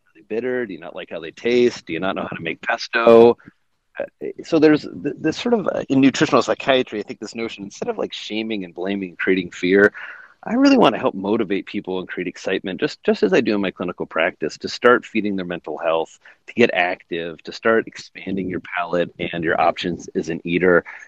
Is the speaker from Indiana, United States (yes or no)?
yes; Indiana, United States; I grew up in Indiana. I'm a farm boy.